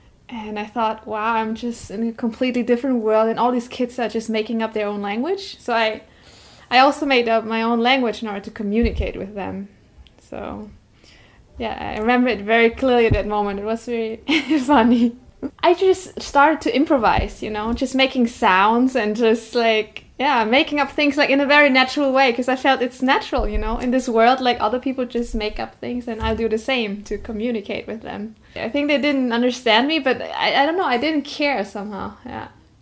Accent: Germany; first language Vietnamese; English is a second language; Yeah, Vietnamese was my first language. I think my parents, they really, it was really important for them that, you know, I learned the language at home, and they intentionally didn't want to teach me German at home. So I started to learn German when I attended kindergarten

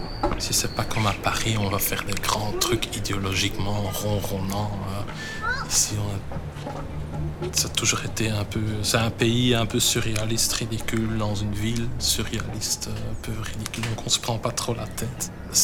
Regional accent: Belgium; c'est ça notre condition d'être en tant que Belge.

